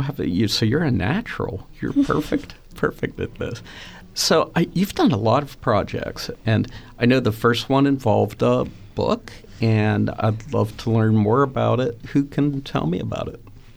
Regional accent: Churchill, Pennsylvania, United States; I grew up in Churchill. So I know your neighborhood really well.

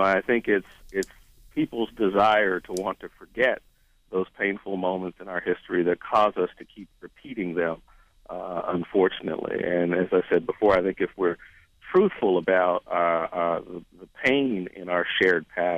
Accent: Beaver Falls, Pennsylvania, United States; Actually, I'm from right here in western Pennsylvania. Beaver Falls is my hometown.

